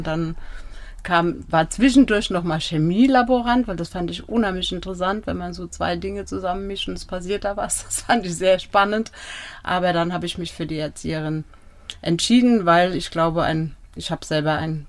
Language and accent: German; Gau-Algesheim, Rhineland-Palatinate, Germany; In Gau-Algesheim, wohl behütet, in einer Familie mit zwei Kindern. Kleinen, also Gau-Algesheim ist Stadt, aber eigentlich ist es ein größerer Ort.